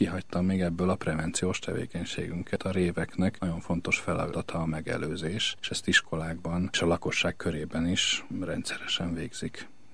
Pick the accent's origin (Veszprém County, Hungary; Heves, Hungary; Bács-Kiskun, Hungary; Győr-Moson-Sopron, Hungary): Heves, Hungary; Eger; Egri származású vagyok, és amikor 10 éves diák voltam